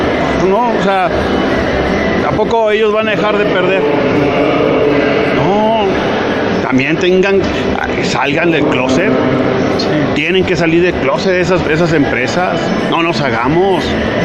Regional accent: Mexico; porque todos somos mexicanos.

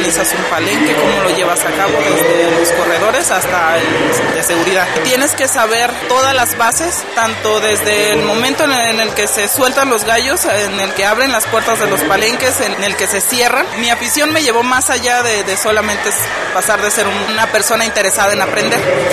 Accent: San José del Cabo, Baja California Sur, Mexico; soy del estado de Baja California Sur, de San José del Cabo en específico.

